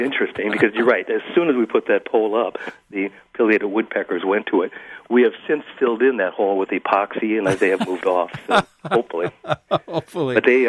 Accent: Decorah, Iowa, United States; right here in my hometown of Decorah, we've got some bald eagle nests right in people's backyards

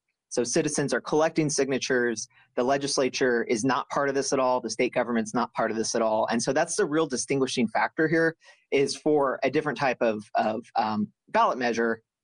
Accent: Missouri, United States; So I grew up in Missouri, my home state

